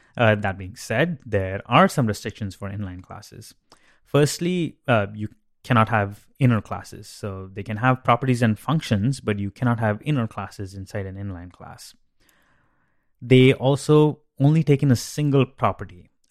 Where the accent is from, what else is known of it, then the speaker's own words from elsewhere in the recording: India; Rupees is the currency for my home country, India.